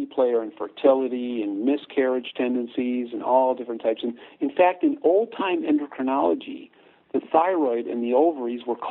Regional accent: Midwest, United States; Of course, I grew up in the Midwest, so kind of a goiter belt.

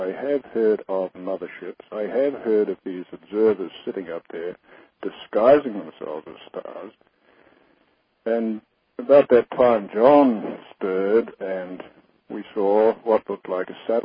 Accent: New Zealand; now in United States; I come from New Zealand, and I've seen them down there.

